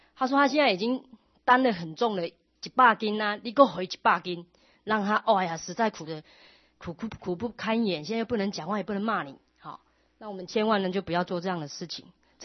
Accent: China; 当然呢，自古以来有生就有死，尤其我们中国人又是啊这个好真理之邦啊，对于这个葬礼更是啊主张厚葬。

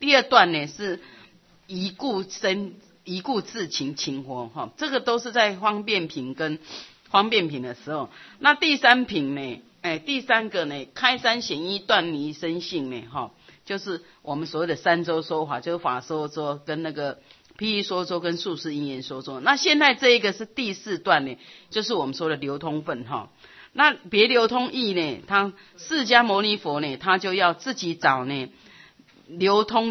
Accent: Taiwan; 我不知道是我们台湾人

